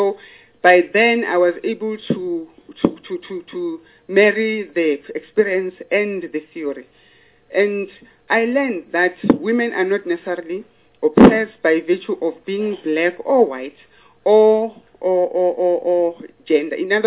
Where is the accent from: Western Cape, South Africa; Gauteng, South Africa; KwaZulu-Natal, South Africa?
Gauteng, South Africa; Soweto; also born or lived in Diepkloof / Venda; I was born at Diepkloof, Zone 6. I grew up in Soweto, where I finished my primary education